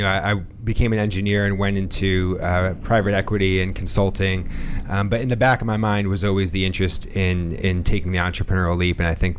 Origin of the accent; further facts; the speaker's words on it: Albany, New York, United States; I grew up in Albany, New York.